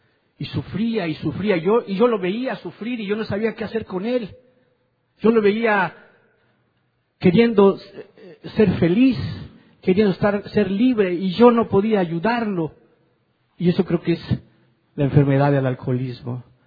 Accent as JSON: {"language": "Spanish", "town": "Mérida", "region": "Yucatán", "country": "Mexico", "said": "Vengo de Mérida, Yucatán. No sé si ustedes conocen por allá. República de Yucatán."}